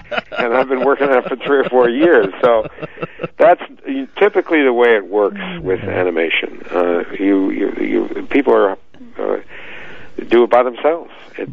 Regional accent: Brooklyn, New York, United States; No, I grew up in Brooklyn.

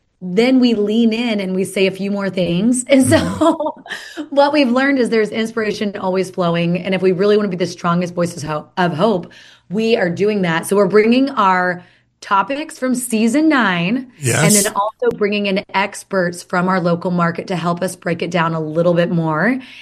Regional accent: Oklahoma, United States; I'm originally from Oklahoma.

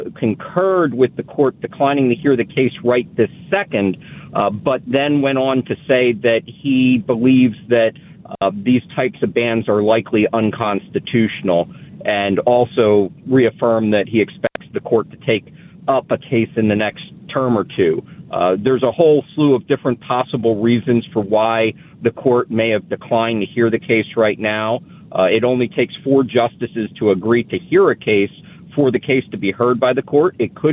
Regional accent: Pennsylvania, United States; Berks County, Pennsylvania.

